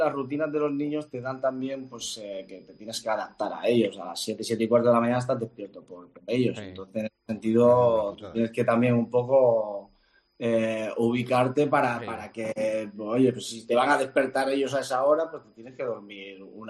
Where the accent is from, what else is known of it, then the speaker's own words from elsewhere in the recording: Gijón, Asturias, Spain; ya sabes que soy hijo pródigo de Gijón